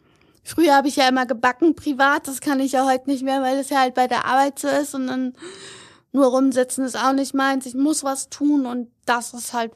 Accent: Meppen, Lower Saxony, Germany; born there; Also ich bin in Meppen geboren

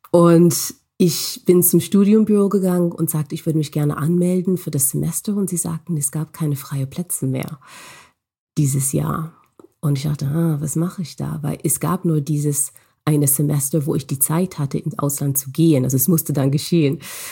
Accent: United States; Ich bin aufgewachsen in den USA, bin auch in den USA zur Schule gegangen und auch zur Uni.

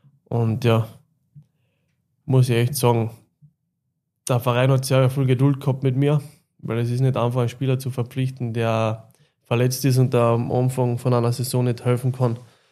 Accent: Linz, Upper Austria, Austria; Ja, als Linzer, wenn man da einmal gespielt hat, wird man es immer im Herzen tragen und immer vermissen.

